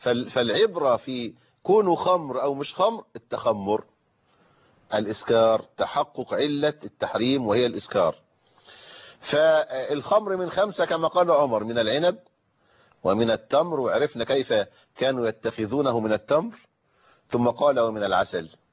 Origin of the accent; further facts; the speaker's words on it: Egypt; عندنا في مصر